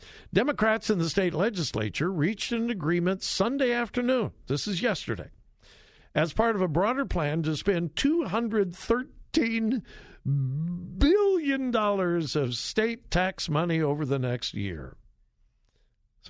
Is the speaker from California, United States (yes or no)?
yes; California, United States; I'm so fortunate that, you know, the time in which I grew up in California.